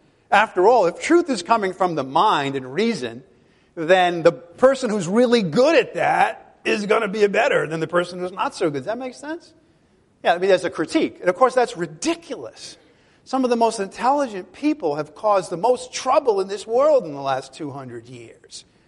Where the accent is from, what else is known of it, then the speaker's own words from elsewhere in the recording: Providence, Rhode Island, United States; I use myself. I says, well, you know, I'm from Providence, Rhode Island.